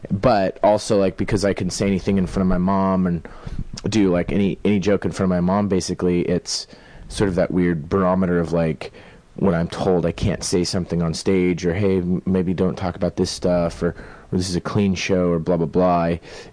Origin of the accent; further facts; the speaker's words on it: Denver, Colorado, United States; Originally from Denver, Colorado.